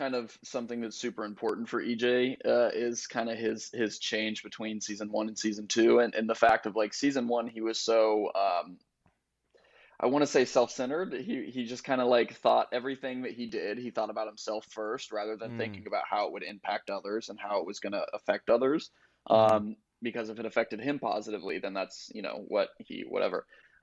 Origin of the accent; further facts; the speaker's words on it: the South, United States; I mean, I grew up in the South. I love country music